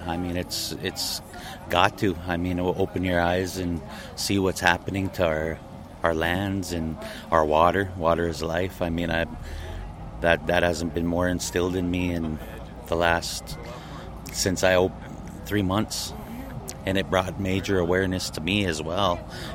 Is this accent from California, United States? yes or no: no; Denver, Colorado, United States; now in New Town, United States; Right now I'm living in Newtown, North Dakota, but I'm a locomotive engineer from Denver, Colorado.